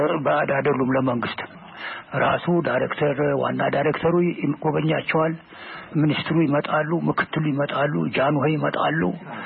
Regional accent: Dejen, Amhara, Ethiopia; born there; ደጀን የሚባል ከጓጽዮን ባሻገር አባይ ተሻግሮ አፋፉ ላይ ነው የተወለድኩት

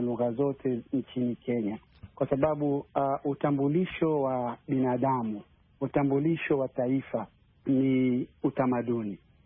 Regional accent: DR Congo; unapokwenda kule kwetu Kongo ambao wanazungumza Kingwana, pia ni tofauti.

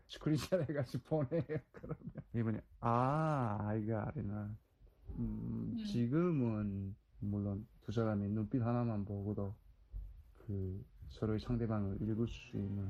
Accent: South Korea; now in United States; 우리 한국식으로 말하면 아주 단순 명료한 거예요.

